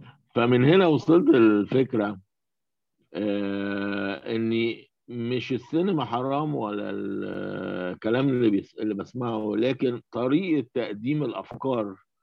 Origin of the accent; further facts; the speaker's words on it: Cairo, Cairo Governorate, Egypt; طفولتي في شبرا في الستينات. أنا نشأت في أسرة متدينة